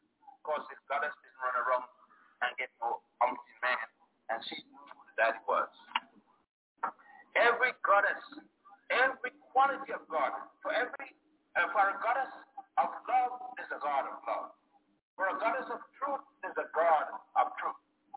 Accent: Puerto Rico; also born or lived in Virgin Islands; I grew up in the Caribbean, Puerto Rico, the Virgin Islands.

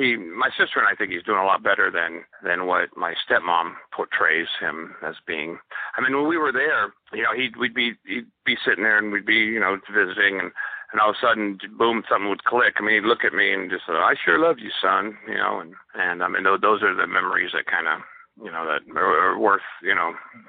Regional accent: Los Angeles, California, United States; now in Wichita, United States; I grew up in Los Angeles.

